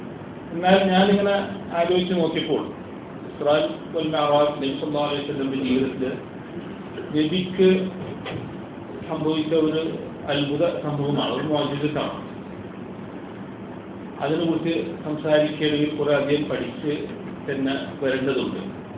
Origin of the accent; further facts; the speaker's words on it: Egypt; also born or lived in Aluva, India; നാട്ടിൽ ജനിച്ചെങ്കിലും വളർന്നത് ഈജിപ്തിലാണ്. Schooling full ഈജിപ്തിൽ ചെയ്യുകയും